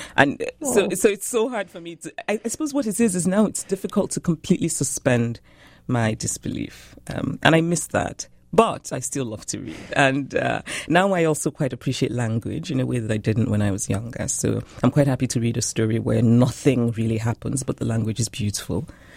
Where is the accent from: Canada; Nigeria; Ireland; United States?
Nigeria; I am Nigerian. I'm a Nigerian who spends a bit of time in America.